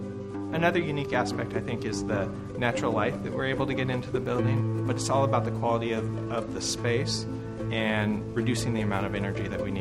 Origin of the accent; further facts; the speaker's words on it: Vancouver, British Columbia, Canada; My favorite part about this project was coming back to Vancouver. I grew up in Vancouver